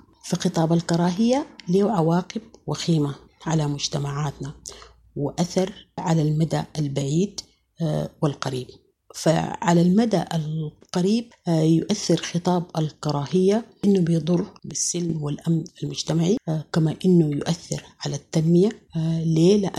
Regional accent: Sudan; ونحن كسودانيين عرفنا بالتسامح وقبولنا لبعضنا البعض، لأنه نحن أقوى مع بعض.

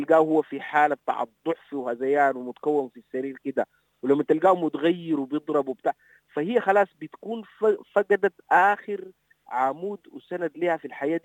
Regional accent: Sudan; عندنا مشكلة كسودانيين في حاجة اسمها الشعور بالوصمة دائما

